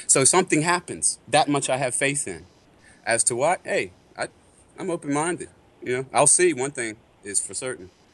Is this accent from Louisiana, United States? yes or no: no; North Carolina, United States; born there; I was born in North Carolina and not, you know, Bangladesh